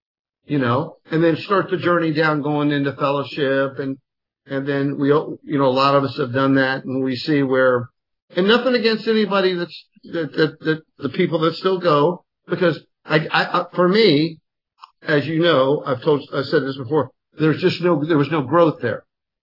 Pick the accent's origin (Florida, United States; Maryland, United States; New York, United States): Florida, United States; Miami; Growing up in Miami, just take it from there.